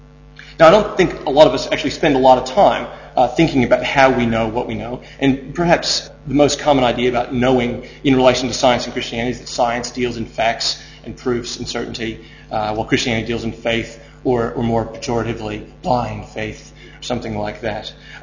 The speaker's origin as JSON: {"language": "English", "country": "United States", "said": "I don't mean because I'm American."}